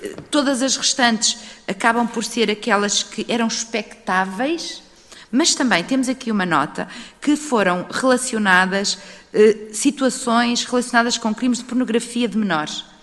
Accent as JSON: {"language": "Portuguese", "town": "Viana do Castelo", "region": "Norte", "country": "Portugal", "said": "Eu falo da minha região, sou da região de Viana do Castelo"}